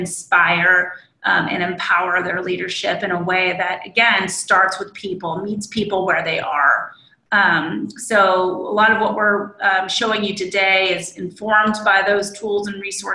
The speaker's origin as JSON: {"language": "English", "region": "California", "country": "United States", "said": "I am from Orange County, California, Southern California, and I see there's at least one person from SoCal on the phone."}